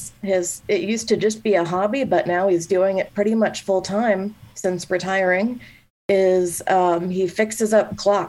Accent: Blue Springs, Missouri, United States; My folks live back where I grew up in Blue Springs, a suburb of Kansas City.

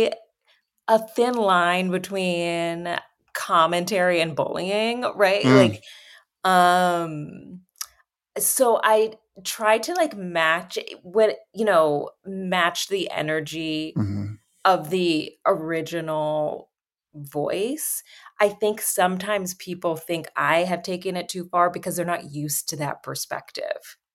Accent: United States; I'm just American.

